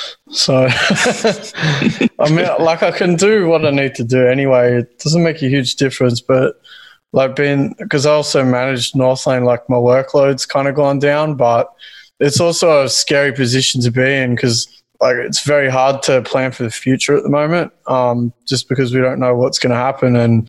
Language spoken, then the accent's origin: English; Melbourne, Victoria, Australia; Well, we're actually from Melbourne.